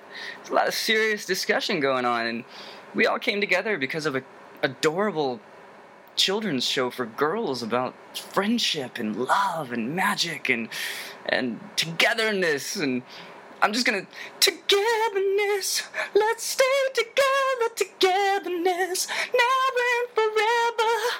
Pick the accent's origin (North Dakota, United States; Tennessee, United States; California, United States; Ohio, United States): Tennessee, United States; Nashville; I'm from Nashville, Tennessee. I don't really know why I have no southern accent. You would think that there'd be like a little bit of a southern drawl in here, because, you know, I am from Tennessee. But for some reason, I don't talk like a Tennessean.